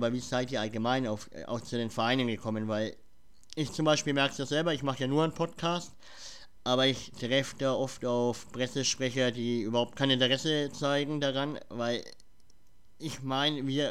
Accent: Nuremberg, Bavaria, Germany; ich komme ja aus Bayern, also Nürnberg

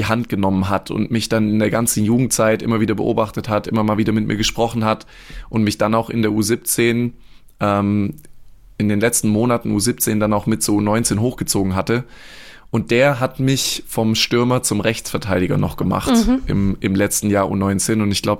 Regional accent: Baden-Württemberg, Germany; habe davor hier in der Reutlinger Gegend, wo ich aufgewachsen bin, in so einem kleinen Dorfverein gespielt.

